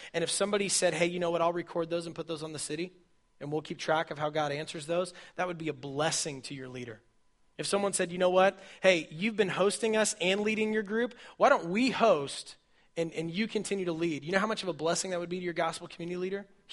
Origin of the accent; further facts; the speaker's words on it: Wichita, Kansas, United States; Sorry, I was born and raised in West Wichita. This living on the east side of thing, it's trippy.